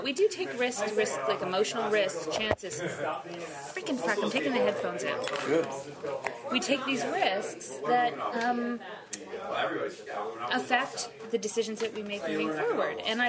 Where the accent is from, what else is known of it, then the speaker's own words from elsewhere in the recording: Pointe-Claire, Quebec, Canada; Oh, I grew up just outside of Pointe Claire.